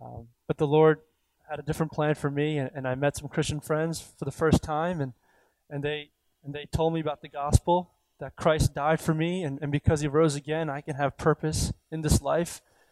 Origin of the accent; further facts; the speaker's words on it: Philadelphia, Pennsylvania, United States; born there; I grew up in like an Indian Orthodox church, essentially. And I was born in Philadelphia, and my parents were new immigrants from India.